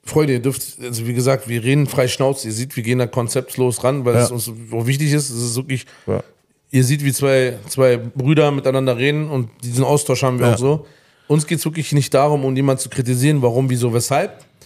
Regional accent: Berlin, Germany; wir kommen aus Berlin. Mhm. Berlin, wir sind in West-Berlin groß geworden. Wir sind mit den Amis groß geworden.

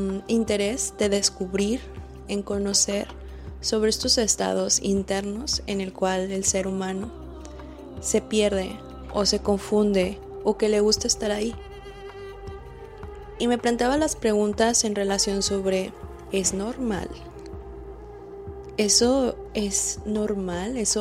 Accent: Guadalajara, Jalisco, Mexico; born there; yo nací en Guadalajara, en México

